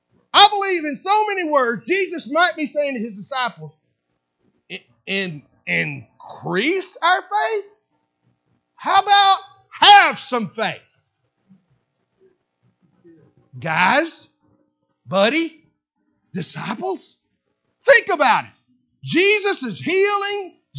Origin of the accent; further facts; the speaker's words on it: Alabama, United States; In this part of the country, I grew up over around Sand Mountain.